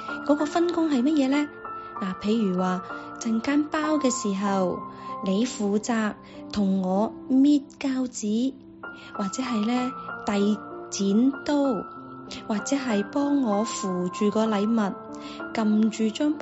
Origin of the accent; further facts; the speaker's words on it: Guangdong, China; 咁我哋广东人有一句说话叫做斩脚趾避沙虫。